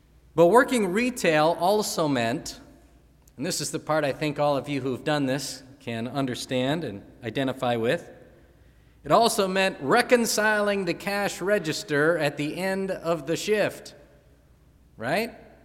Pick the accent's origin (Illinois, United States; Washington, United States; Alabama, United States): Illinois, United States; Chicago; born there; grew up near where I was born in the Chicago area.